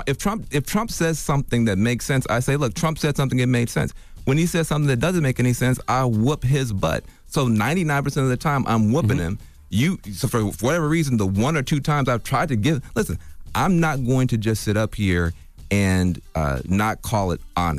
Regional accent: Tennessee, United States; From my home state of Tennessee.

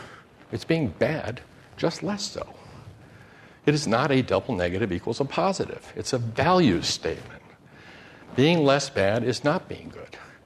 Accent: Japan; I grew up in Japan as a baby, and my parents showed me Hiroshima and Nagasaki.

